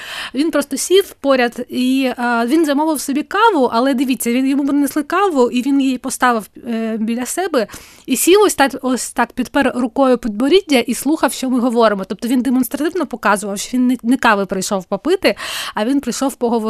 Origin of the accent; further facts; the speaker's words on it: Crimea, Ukraine; а я взагалі-то не з Львова, я взагалі-то кримчанка.